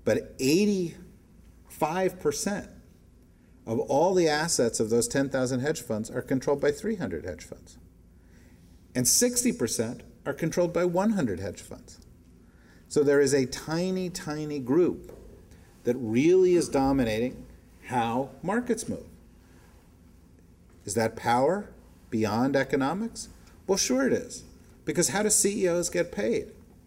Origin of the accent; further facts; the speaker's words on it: New Jersey, United States; I was a Jewish boy growing up in New Jersey.